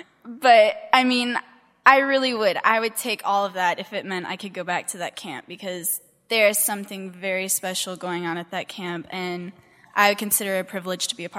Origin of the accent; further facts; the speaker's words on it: United States; I am American and I am tall.